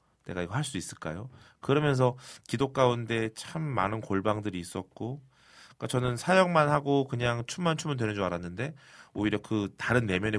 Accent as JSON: {"language": "Korean", "region": "Daejeon", "country": "South Korea", "lives_now": "Seoul, South Korea", "said": "그래서 가난한 마음으로 대전에서 이제 서울로 무작정 상경해서 길거리에서 노방전도 하고"}